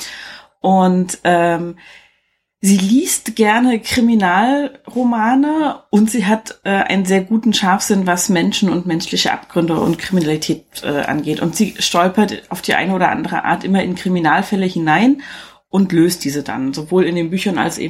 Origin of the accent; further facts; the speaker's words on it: East Germany, Germany; Ich komme aus dem Osten, ich kenne das nicht.